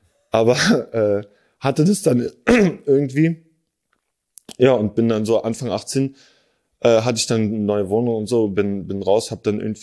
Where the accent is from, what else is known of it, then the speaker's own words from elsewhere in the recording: Berlin, Germany; Nee, ich bin in Moabit geboren, dann haben wir in so einer alten Ami-Siedlung gewohnt, Digga, in Dahlem